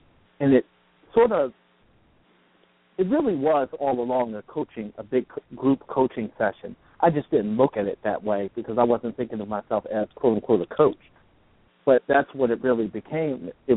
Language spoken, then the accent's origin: English; Philadelphia, Pennsylvania, United States; now in New Jersey, United States; Well, I grew up in Philadelphia, and I lived in Philadelphia for the first 24 years of my life. Moved out briefly into New Jersey, actually, to go to school at DeVry Tech. Moved back home to Philadelphia